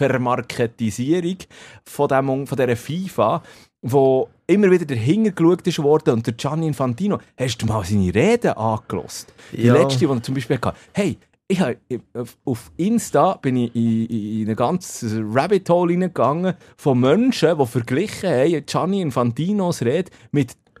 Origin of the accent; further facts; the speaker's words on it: Switzerland; also als Schweizer